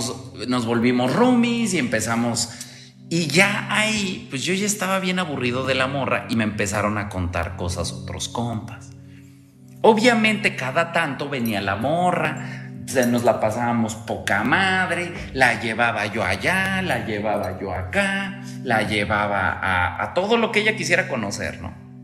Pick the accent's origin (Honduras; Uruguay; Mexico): Mexico; now in United States; aparte como soy mexicano y no tengo historial crediticio, pues no confían en mí